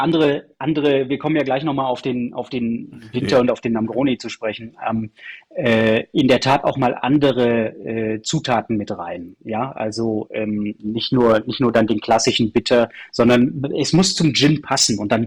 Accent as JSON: {"language": "German", "town": "Aachen", "region": "North Rhine-Westphalia", "country": "Germany", "said": "wir sind beide aus Aachen, du hörst, dass ich kein Bayer bin"}